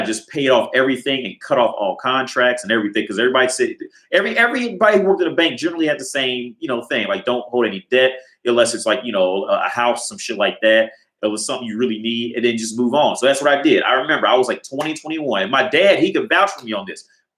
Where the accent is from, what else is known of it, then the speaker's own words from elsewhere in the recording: United States; I'm from America. So these are the banks in Ohio specifically.